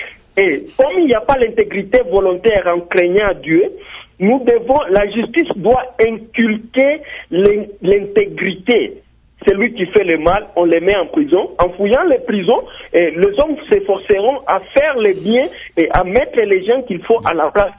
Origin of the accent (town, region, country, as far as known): DR Congo